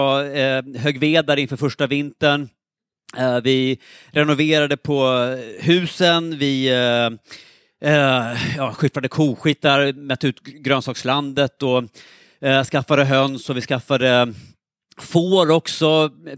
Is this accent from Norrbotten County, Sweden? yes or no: no; Stockholm, Stockholm County, Sweden; på den här tiden då bodde jag i Stockholm, där jag är född och uppvuxen, och där jag liksom en gång tänkte att här kommer jag alltid bo, för att jag var en väldigt urban person